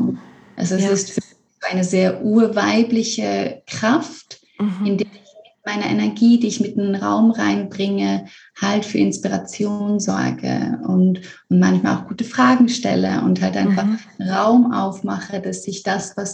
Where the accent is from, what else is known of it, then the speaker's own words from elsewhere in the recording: Switzerland; ich komme aus der Schweiz ursprünglich